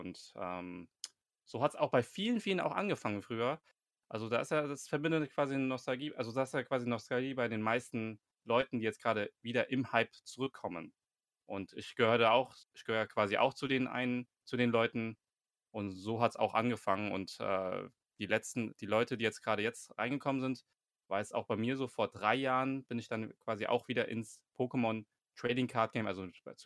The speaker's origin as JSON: {"language": "German", "town": "Frankfurt", "region": "Hesse", "country": "Germany", "said": "Ich komme aus Frankfurt und bin derzeit 26 Jahre alt."}